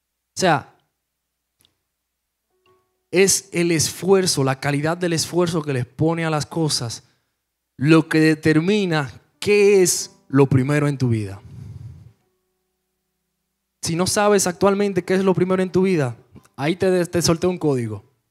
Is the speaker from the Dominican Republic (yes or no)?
yes; Dominican Republic; Como dominicanos, nuestra cultura, tomamos nuestro cafecito.